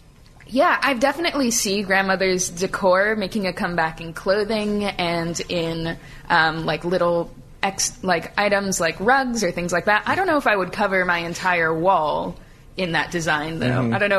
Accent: New York, United States; I'm from New York where it's much colder in the winter.

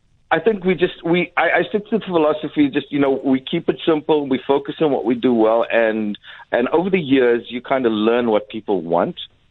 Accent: Durban, KwaZulu-Natal, South Africa; I am from Durban originally

